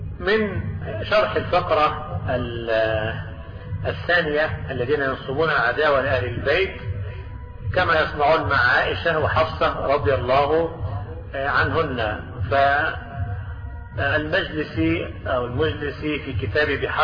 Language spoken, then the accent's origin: Arabic; Egypt; وعندنا في مصر